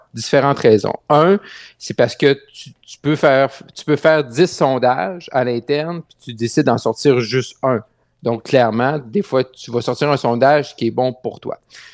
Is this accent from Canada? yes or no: yes; Quebec, Canada; born or raised there